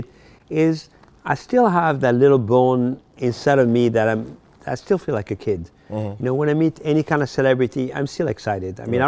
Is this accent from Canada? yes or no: no; Paris, Île-de-France, France; I told him a story that when I grew up in Paris, mm-hmm. I had a poster of him in my room.